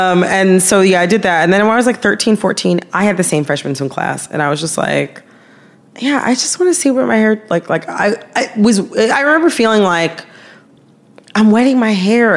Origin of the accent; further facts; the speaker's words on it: Michigan, United States; I'm from Michigan.